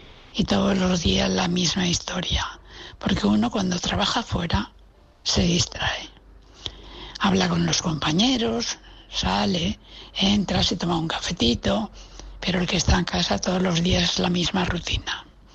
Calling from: Valencia, Valencian Community, Spain; de Valencia.

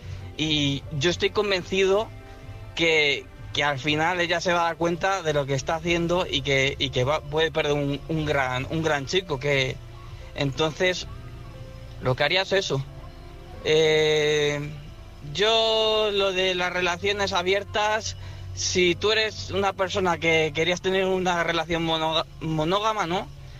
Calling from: Ávila, Castile and León, Spain; de Ávila.

